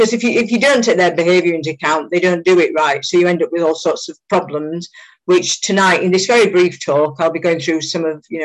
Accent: United Kingdom; I live in the UK by my accent and so on. And I'm obviously in the UK now.

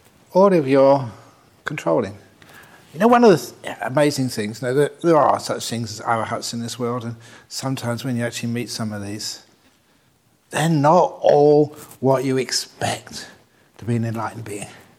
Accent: United Kingdom; I'm a Brit too.

